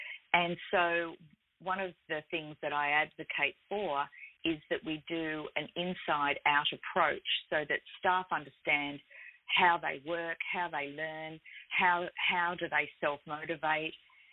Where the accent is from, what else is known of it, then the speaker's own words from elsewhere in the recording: Australia; yes, I'm Australian. I'm based in Sydney, but I like to think that I work globally.